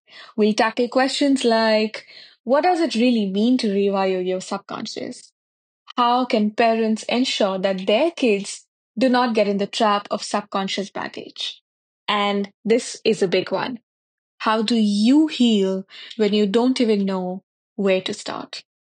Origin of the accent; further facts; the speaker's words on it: India; I was born and raised in India, where I earned my master's in psychology.